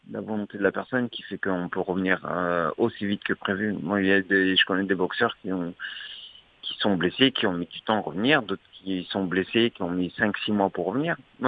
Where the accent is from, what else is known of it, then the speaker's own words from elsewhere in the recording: Châtellerault, Nouvelle-Aquitaine, France; c'était mon premier championnat du monde que j'ai fait chez moi, quand même organisé à chez moi à Poitiers, à Châtellerault.